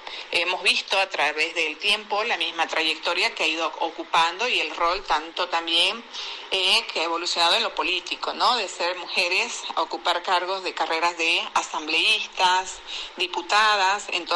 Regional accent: La Paz, Bolivia; born there; Si bien yo nací en La Paz, en un lugar donde hace mucho frío, a una altura de 3.600 metros sobre el nivel del mar, entonces, y de pronto que mis padres, mi mamá, que mi mamá es oriental, es del Beni, una zona amazónica, tierra plana

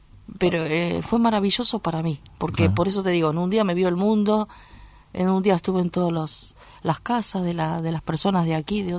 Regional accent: Valentín Alsina, Buenos Aires Province, Argentina; Y encima un tango, soy de Valentín Alsina

